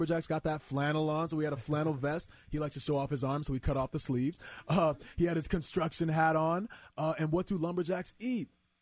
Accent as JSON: {"language": "English", "town": "Boston", "region": "Massachusetts", "country": "United States", "said": "But I'm from Boston."}